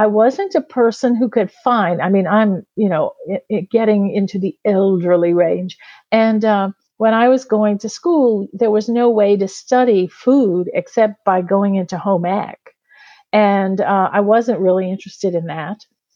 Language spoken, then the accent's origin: English; New Orleans, Louisiana, United States; Of course, I grew up in New Orleans, and you can't escape being interested in food if you're from New Orleans.